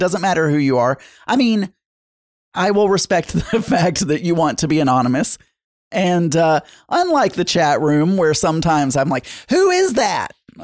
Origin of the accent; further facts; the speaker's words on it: the South, United States; accent: Southern; Who am I to make fun of an accent? I'm Southern. You could call in and make fun of my accent.